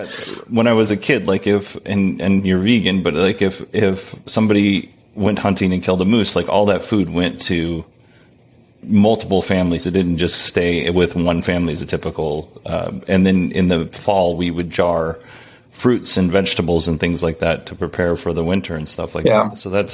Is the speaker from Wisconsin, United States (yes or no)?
no; Alaska, United States; So a lot of people know that I grew up in Alaska, and I was born in 1974.